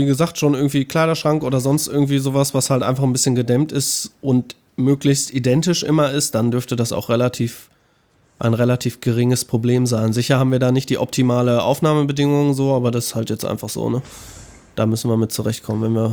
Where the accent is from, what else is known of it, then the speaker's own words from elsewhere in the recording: North Rhine-Westphalia, Germany; Ich habe überhaupt keinen Dialekt. Ich bin Nordrhein-Westfaler da.